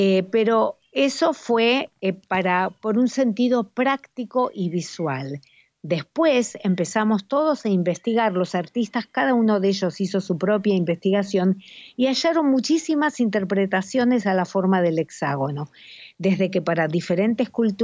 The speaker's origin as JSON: {"language": "Spanish", "country": "Argentina", "said": "para mí como argentina, muy argentina y también muy judía"}